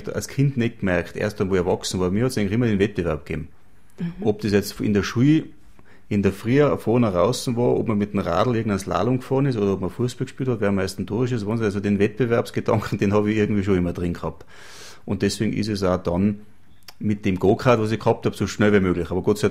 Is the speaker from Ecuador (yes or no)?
no; Kufstein, Tyrol, Austria; born there; now in Thiersee, Austria; ich bin gebürtiger Kufsteiner, wohne in Thiersee, ein bisschen am Hang um